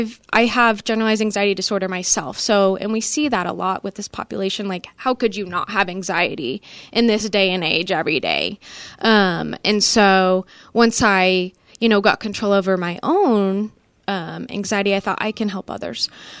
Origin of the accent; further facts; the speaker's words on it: Meriden, Kansas, United States; also born or lived in Topeka; So I am from Meriden, Kansas and Topeka, Kansas, but mainly Meriden, Kansas. Went to Jefferson West High School.